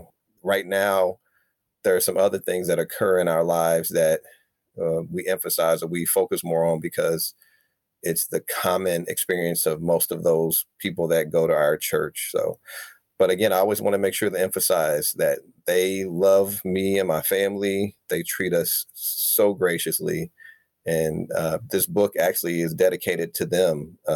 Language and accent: English; St. Louis, Missouri, United States; I'm a Black male, which means that I have a very particular experience growing up in St. Louis.